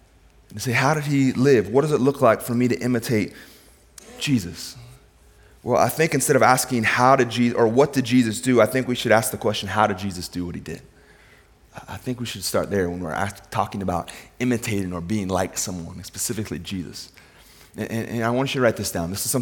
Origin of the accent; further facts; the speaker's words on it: Cleveland, Ohio, United States; As much as I like the Cavs, my hometown Cavs, I'm telling you, Michael Jordan's better than LeBron